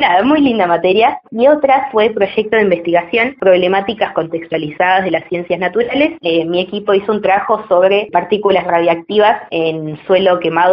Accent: Esquel, Chubut, Argentina; also born or lived in Viedma / Santa Cruz; yo nací en Viedma, en Río Negro en realidad, pero viví muy poco tiempo ahí. El resto de mi vida estuve acá en Esquel, viví un poco en Santa Cruz, pero siempre en Esquel, así que soy esquelense más que nada.

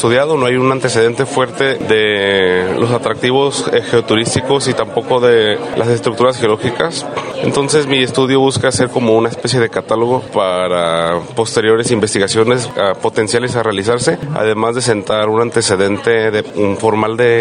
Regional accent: Mexico; soy pues mexicano

